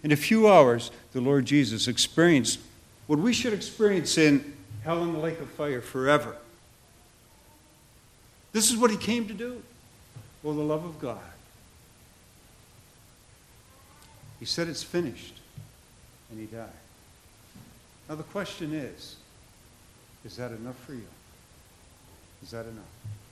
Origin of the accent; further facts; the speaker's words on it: Canada; I grew up in Canada. I was going to school in Toronto